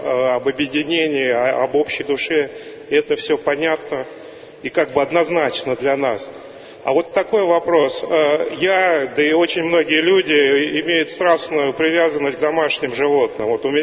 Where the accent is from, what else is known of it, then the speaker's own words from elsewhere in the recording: Moscow, Russia; из Москвы.